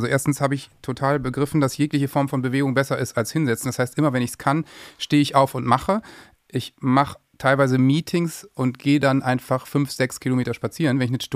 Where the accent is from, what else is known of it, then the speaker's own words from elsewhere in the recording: Worpswede, Lower Saxony, Germany; Freddy wohnt ja auf dem Land im schönsten Dorf Deutschlands, Wobbsfede, wo ich herkomme.